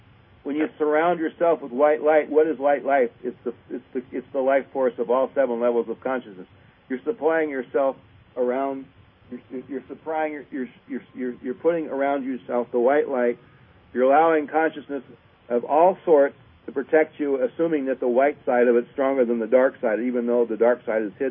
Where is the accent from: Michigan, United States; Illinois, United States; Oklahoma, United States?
Michigan, United States; Ann Arbor; He's a homeboy. I'm from Ann Arbor.